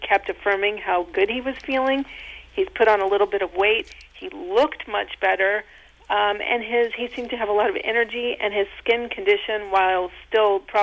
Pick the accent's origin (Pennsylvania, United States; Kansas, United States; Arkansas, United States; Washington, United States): Pennsylvania, United States; And I'm from Pennsylvania, and I've never seen towns like this.